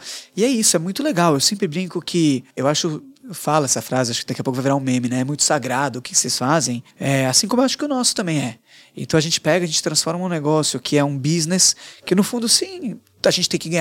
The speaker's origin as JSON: {"language": "Portuguese", "region": "São Paulo", "country": "Brazil", "said": "eu sou do Bom Retiro. E sou mesmo, eu sou Rabino do Bom Retiro"}